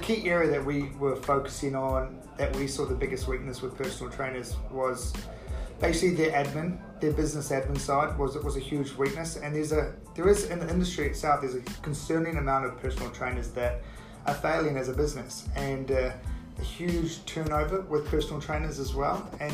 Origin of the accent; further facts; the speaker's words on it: New Zealand; moved away as an adult; now in London, United Kingdom; I am a Kiwi, and I guess I founded PT Minder about 8 years ago now, back when I was living in New Zealand. I am based in London, been here for 3 years.